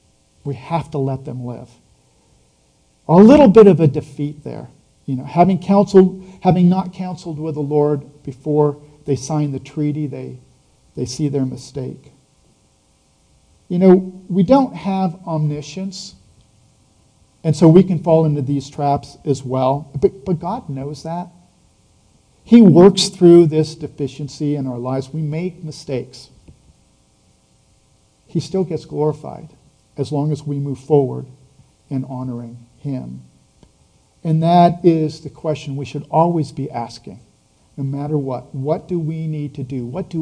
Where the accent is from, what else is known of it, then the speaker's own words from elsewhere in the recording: Dixon, California, United States; So I grew up in Dixon, California. I thought I could get my master's at UC Davis, which I did.